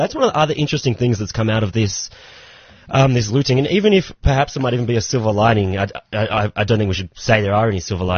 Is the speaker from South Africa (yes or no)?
no; Australia; I'm from Australia.